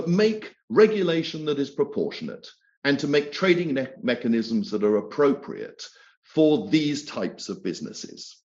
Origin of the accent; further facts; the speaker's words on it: Scotland, United Kingdom; born there; Now, I'm Scottish by birth